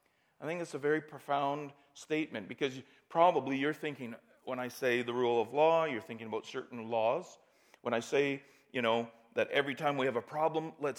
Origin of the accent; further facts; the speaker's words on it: Canada; how do we define ourselves as Canadians? What's the definition of being a Canadian? Right? Wonder what that is. It's very easy. We're not Americans.